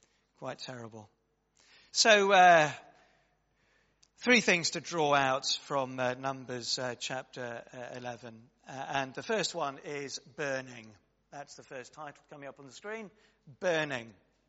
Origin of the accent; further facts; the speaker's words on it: United Kingdom; It's our culture, that's what we do. That's just being British.